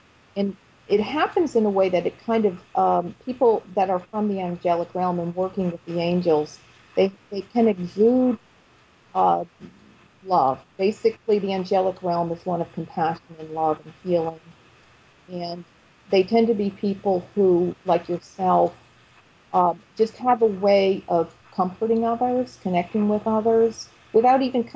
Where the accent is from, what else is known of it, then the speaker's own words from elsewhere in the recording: Massachusetts, United States; And growing up in Massachusetts, I don't know if anybody has ever been to Sturbridge Village.